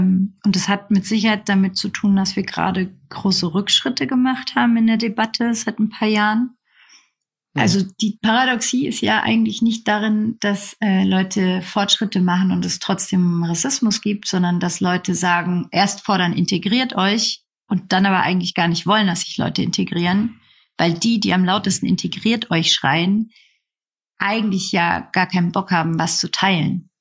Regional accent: Nuremberg, Bavaria, Germany; also in Nürnberg, wo ich herkomme

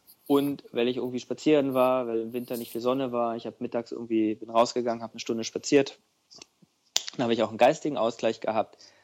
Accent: East Germany, Germany; meine erste Fernreise als Ostdeutscher nach Hawaii

